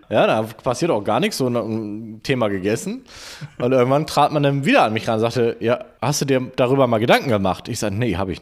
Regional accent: Bremen, Germany; ich komme ja aus Bremen und meine Großeltern lebten in Varel, deswegen auch irgendwie der Kontakt hier in die Gegend.

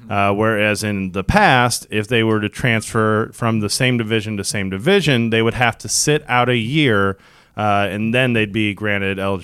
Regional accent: St. Louis, Missouri, United States; So like SLU basketball, right? We're from St. Louis.

